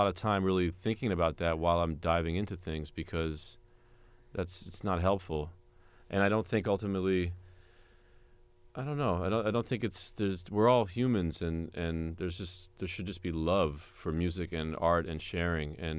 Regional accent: New York City, New York, United States; I grew up in Manhattan, you know, listening to my father's played avant-garde jazz music

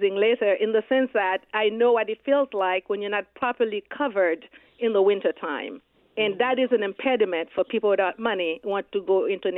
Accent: Haiti; moved away; Well, I came from Haiti, so the Caribbean, and I landed in Brooklyn in January, and it was snowing.

